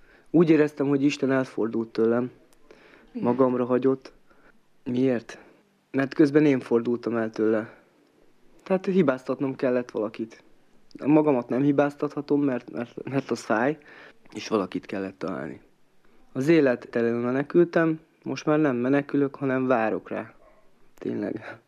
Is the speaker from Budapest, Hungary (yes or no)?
no; Szeged, Csongrád-Csanád, Hungary; born there; Szegeden születtem, 14 éves korom óta vagyok szenvedélybeteg, 25 éves leszek most.